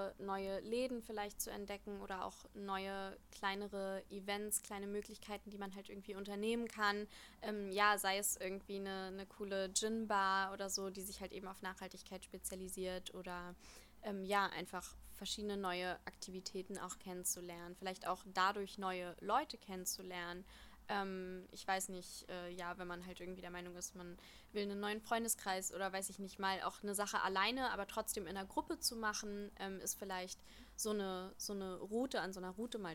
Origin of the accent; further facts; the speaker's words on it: Berlin, Germany; born there; ich bin gebürtige Berlinerin, komme aber eben aus dem Teil Reinickendorf, also eher im Norden Berlins.